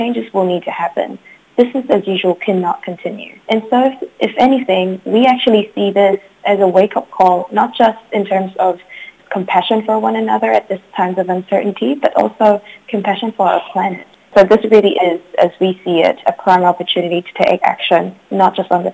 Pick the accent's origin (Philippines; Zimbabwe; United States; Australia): Philippines; now in New Zealand; So as I mentioned before, I'm also from the Philippines.